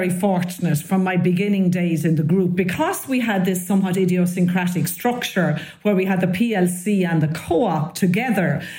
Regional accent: South-East, Ireland; We're both from the Southeast.

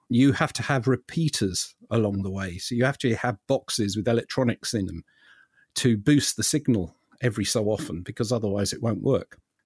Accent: London, United Kingdom; born there; So, and then I was born in London.

